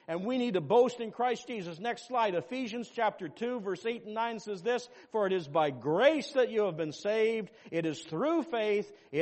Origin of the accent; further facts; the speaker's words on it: Canada; thank the Lord that I'm a Canadian.